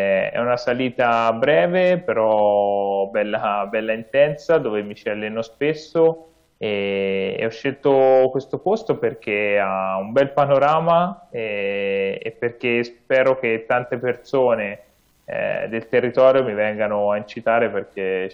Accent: Tuscany, Italy; io abito a Senalunga, un piccolo comune in provincia di Siena, quindi vengo dalla Toscana, ho 31 anni e sono un paraciclista.

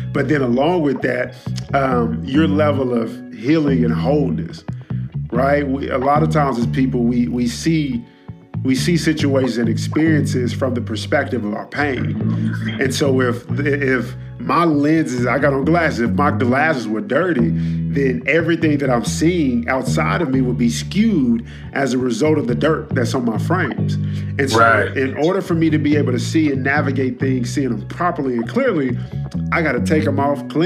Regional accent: Dallas, Texas, United States; Yeah, I'm from Oak Cliff, man.

